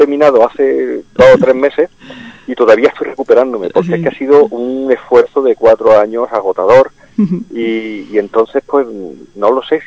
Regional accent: Jaén, Andalusia, Spain; somos de Jaén, y entonces en nuestras obras siempre hay alguna referencia a Jaén

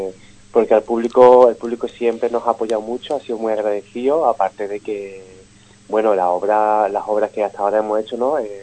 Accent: Málaga, Andalusia, Spain; Nosotros somos de Málaga

